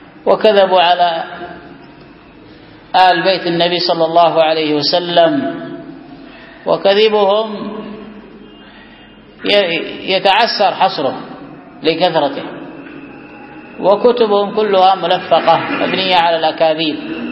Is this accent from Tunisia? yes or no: no; Yemen; لا سيما عندنا في اليمن، كم من عهود ومواثيق تحصل مع الرافضة